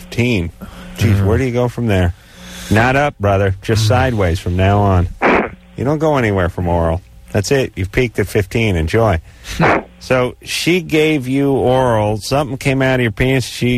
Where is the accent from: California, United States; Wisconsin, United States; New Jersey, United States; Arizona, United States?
California, United States; North Hollywood; I grew up in North Hollywood. That was a dump.